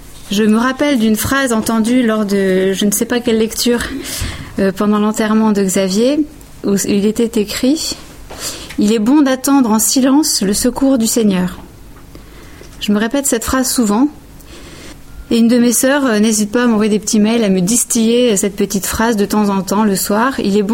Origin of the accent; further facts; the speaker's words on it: Amiens, Hauts-de-France, France; Nous vivons à Amiens, en Picardie, ma région natale.